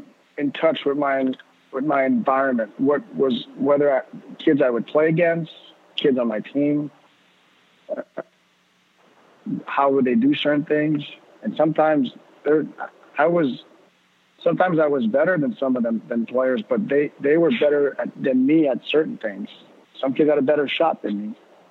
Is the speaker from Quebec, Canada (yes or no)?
yes; Laval, Quebec, Canada; Well, obviously growing up, I grew up in Laval